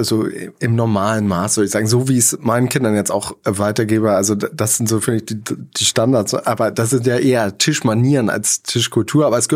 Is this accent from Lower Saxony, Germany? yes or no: no; Hamburg, Germany; Wir kommen aus Hamburg.